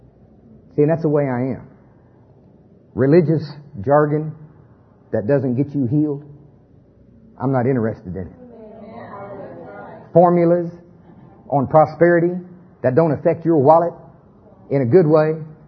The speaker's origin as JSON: {"language": "English", "region": "Oklahoma", "country": "United States", "said": "I'm from Pottawatomie County, Oklahoma."}